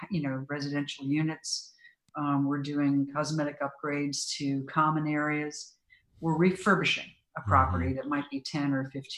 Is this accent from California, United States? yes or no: yes; California, United States; So let's take Silicon Valley, my hometown, as an example.